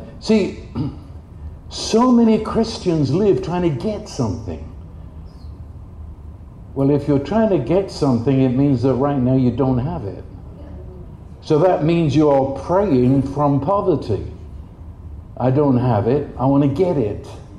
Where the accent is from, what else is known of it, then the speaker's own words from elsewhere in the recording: United Kingdom; I'm still British, you see.